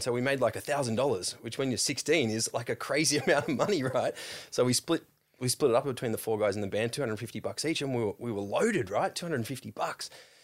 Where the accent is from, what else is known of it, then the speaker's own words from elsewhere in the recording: Sawtell, New South Wales, Australia; now in Sydney, Australia; A little town called Sawtell, just south of Coffs Harbour.